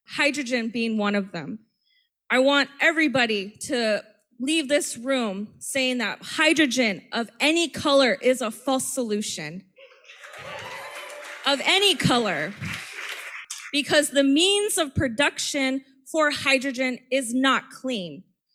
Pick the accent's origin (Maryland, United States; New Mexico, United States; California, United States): New Mexico, United States; Sandia Pueblo; I am from Sandia Pueblo. Where my Pueblo people at? And I'm also Yuchi.